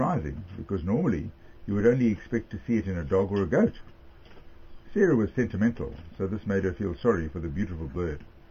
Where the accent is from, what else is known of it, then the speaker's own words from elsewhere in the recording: Bloemfontein, Free State, South Africa; born there; I was born in South Africa, in Bloemfontein, and 1947. My parents were basically Lithuanian Jewish extraction.